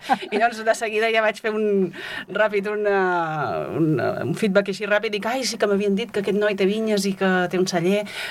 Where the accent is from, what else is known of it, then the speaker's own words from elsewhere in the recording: Vilanova i la Geltrú, Catalonia, Spain; jo sóc de Vilanova, una altra que vinc forània, a la terra del vi i del cava